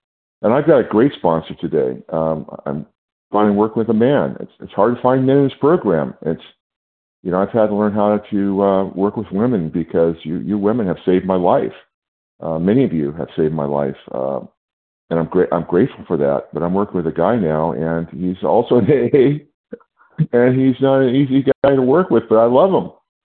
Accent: California, United States; I'm from California.

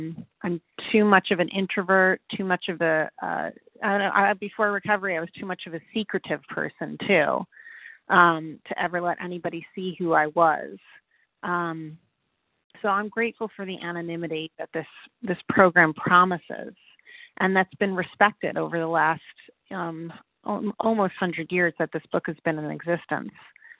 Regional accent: Virginia, United States; Good morning. … I'm from Virginia.

